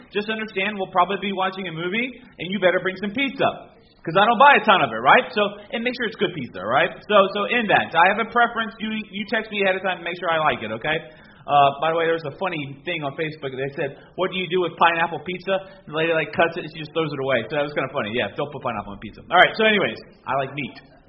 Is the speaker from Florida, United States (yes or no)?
yes; Miami, Florida, United States; I grew up in Miami. Stuff grew like that all year round.